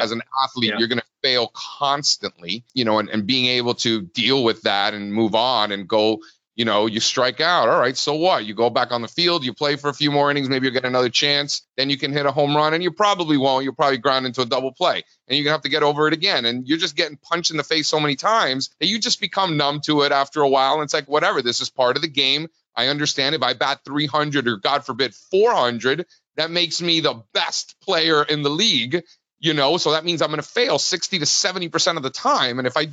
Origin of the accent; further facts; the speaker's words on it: Miami, Florida, United States; I grew up in Miami. Both my parents were born in Cuba. So I'm first generation here in the country